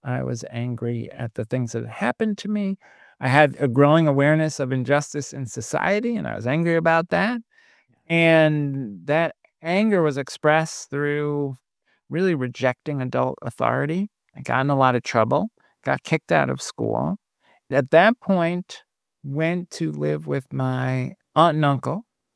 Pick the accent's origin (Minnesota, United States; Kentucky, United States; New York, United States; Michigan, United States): New York, United States; Brooklyn; I grew up in Brooklyn.